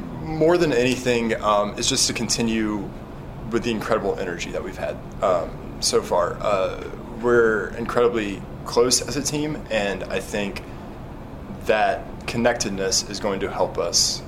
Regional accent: Nashville, Tennessee, United States; Born and raised in Nashville, and I just think it's one of the best cities in the country.

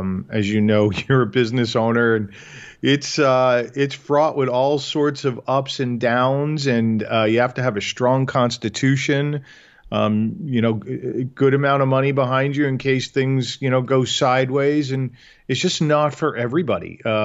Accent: New York, United States; now in Chicago, United States; So born and raised in New York, have had the opportunity to live all over the country, but have been situated in the Midwest, in Chicago specifically, for almost 20 years now.

